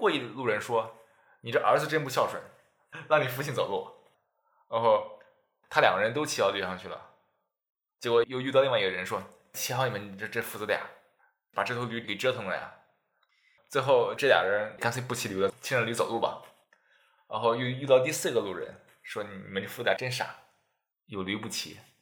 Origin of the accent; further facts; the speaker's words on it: China; 比如说我们中国人生活在中国这种环境下，潜移默化的传承了很多思维定式